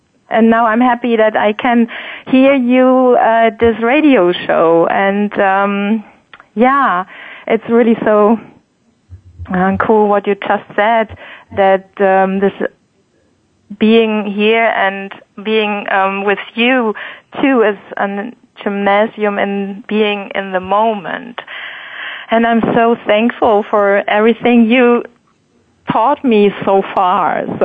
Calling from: Hamburg, Germany; I'm calling in from Hamburg, Germany.

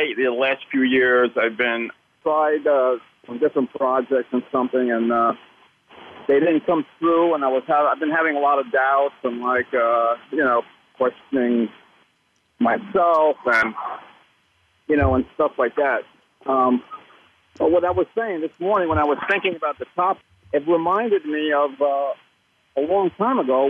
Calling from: New York City, New York, United States; So I'm calling from the Upper West Side.

